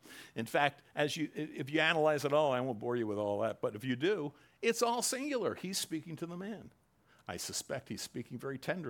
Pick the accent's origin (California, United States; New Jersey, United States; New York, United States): New Jersey, United States; Or, you know, growing up in Jersey, there was always stories about the Hook, right?